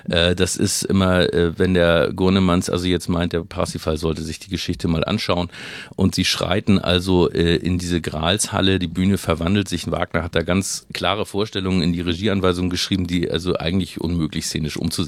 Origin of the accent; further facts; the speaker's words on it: Hamburg, Germany; Ja, ich bin in Hamburg geboren und bin dort aufgewachsen